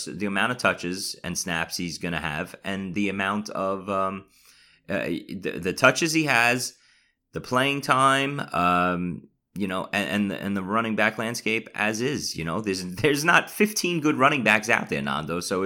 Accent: Staten Island, New York, United States; accent: New York; so I have to enunciate my words better so I don't sound so New Yorkish or Staten Islandish or whatever.

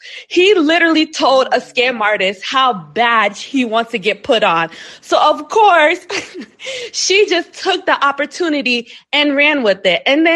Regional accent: Florida, United States; I'm from South Florida, where it's a bunch of scammers that pull that same thing.

